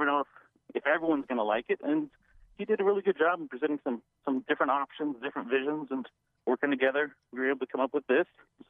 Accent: Washington, United States; Grew up in Skagit County, but, you know, it's kind of all one little area here

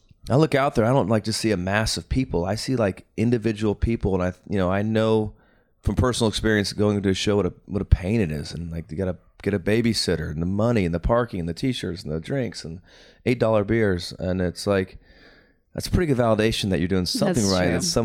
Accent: Phoenix, Arizona, United States; my hometown stations didn't add the song, right, in Phoenix.

